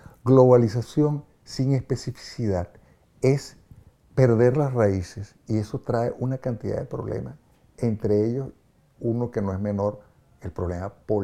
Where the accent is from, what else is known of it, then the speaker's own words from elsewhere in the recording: Venezuela; en países como Venezuela, para mencionar mi país de origen, la lengua ha sido completamente desmontada